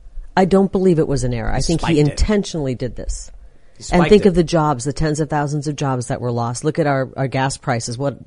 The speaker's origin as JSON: {"language": "English", "region": "Arizona", "country": "United States", "said": "Speaking of which, I'm from Arizona."}